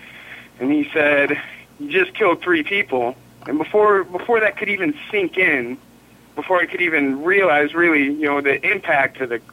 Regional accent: Minnesota, United States; also born or lived in Lubbock, Texas / Dallas, Texas / Southern California; now in Oregon, United States; But I was born on an Air Force base in Lubbock, Texas, and I lived there briefly and grew up in Minnesota and in Dallas, Texas.

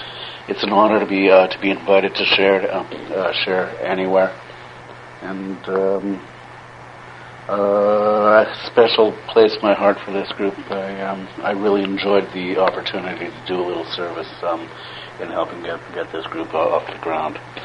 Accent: Winnipeg, Manitoba, Canada; That being said, I grew up here in Winnipeg and for whatever reason, didn't like me.

